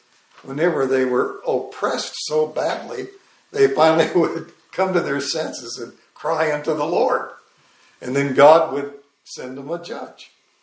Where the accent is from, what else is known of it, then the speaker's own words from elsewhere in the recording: Salem, United States; I was raised in the Conservative Baptist Church in Salem, and I believed everything I heard there